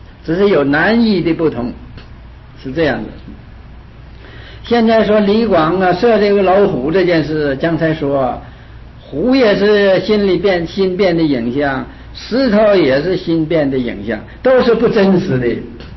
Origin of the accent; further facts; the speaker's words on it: China; 我们中国人的解释啊，就是啊，诚之所至啊，金石为开